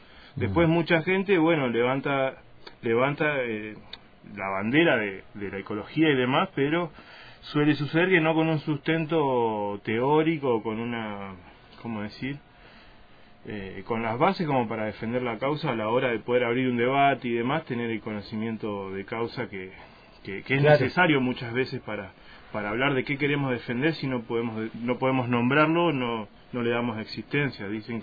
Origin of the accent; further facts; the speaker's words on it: Argentina; Mucha gente que migra después extraña el hecho de esta cosmovisión que solo tenemos los argentinos.